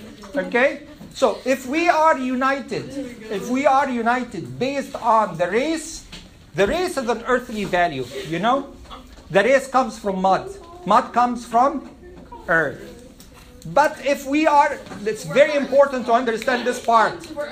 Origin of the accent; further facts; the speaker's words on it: Egypt